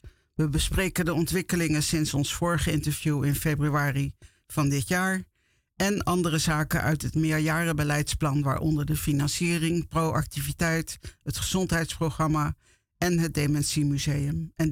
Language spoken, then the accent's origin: Dutch; Utrecht, Netherlands; En in mijn geval is dat in mijn thuisstad Utrecht.